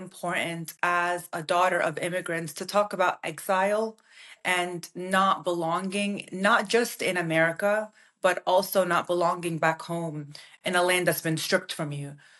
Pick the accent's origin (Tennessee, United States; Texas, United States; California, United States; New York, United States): New York, United States; Brooklyn; my identity as a daughter of immigrants growing up in Brooklyn, New York, really shaped the way that I view the world